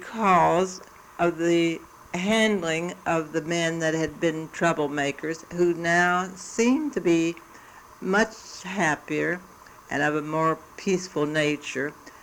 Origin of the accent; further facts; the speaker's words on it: Kentucky, United States; The men decided that, for some reason, that since I was from Kentucky, I must know something about square dancing and hillbilly music.